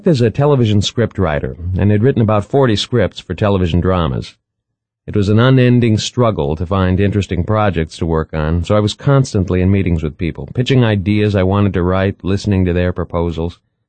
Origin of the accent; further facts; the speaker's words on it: New York, United States; as a New Yorker sitting opposite them